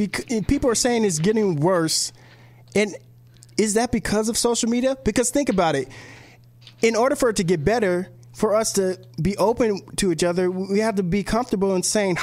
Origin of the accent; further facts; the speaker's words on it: California, United States; I grew up in San Gabriel Valley, right here, Pasadena, Arcadia, Monrovia, and it's just mixed.